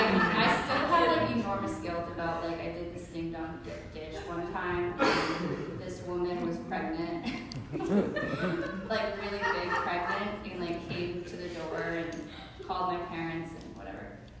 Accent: New Hampshire, United States; So I grew up in New Hampshire, and I also was kind of like a serious kid, and I got held back from kindergarten.

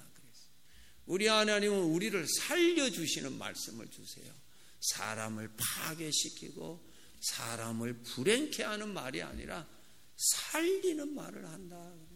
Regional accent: South Korea; 나는 죽겠다고, 우리 한국 사람은 죽겠다는 소리 잘하는데

